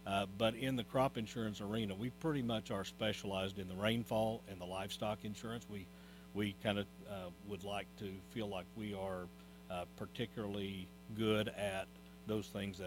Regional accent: Fletcher, Oklahoma, United States; Well, I'm originally from Fletcher, Oklahoma. I graduated there.

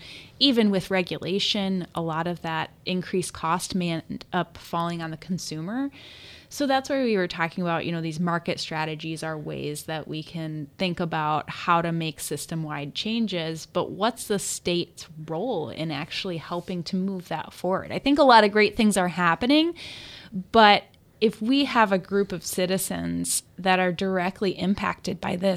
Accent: Chicago, Illinois, United States; now in Minnesota, United States; I'm from Chicago. That's the area code. 630-806-9909. But I have lived in Minnesota now for 10 years.

